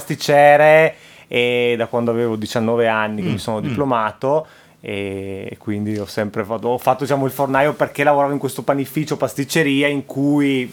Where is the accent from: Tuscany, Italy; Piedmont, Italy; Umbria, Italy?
Piedmont, Italy; Saluzzo; moved away as an adult; now in Veneto, Italy; Io sono cuneese, anzi sono di Saluzzo, in provincia di Cuneo.